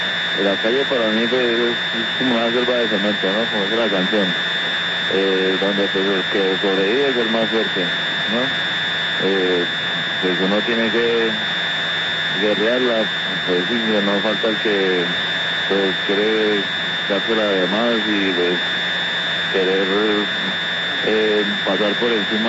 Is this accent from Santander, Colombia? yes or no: yes; Bucaramanga, Santander, Colombia; Vengo de la ciudad de Bucaramanga y pues la calle de Bogotá no la he vivido.